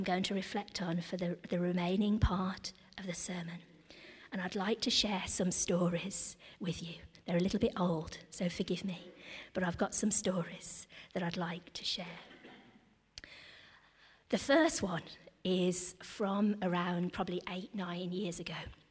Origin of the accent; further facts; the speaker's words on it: Gornal, West Midlands, United Kingdom; also born or lived in Cambridge / London; We're probably going back 25, 26 years until I first moved back to Gornal. I grew up in Gornal. I went to Sunday school at Five Ways.